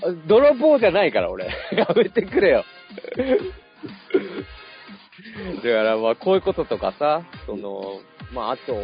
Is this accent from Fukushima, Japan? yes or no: yes; Fukushima, Japan; 田舎に住んでるね、地元の福島に住んでる、もう年老いたお父さんからね